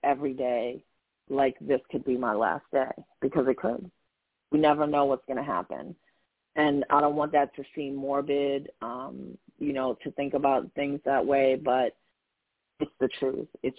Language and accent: English; Queens, New York, United States; I will be going back to Queens, New York, my hometown.